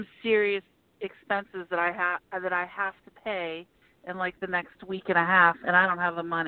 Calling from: Pittsburgh, Pennsylvania, United States; Pittsburgh, Pennsylvania.

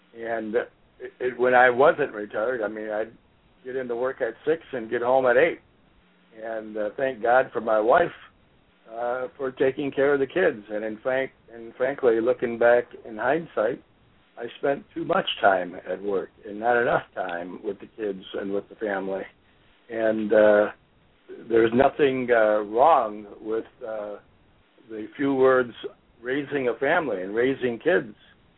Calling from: Detroit, Michigan, United States; Michigan, Detroit area.

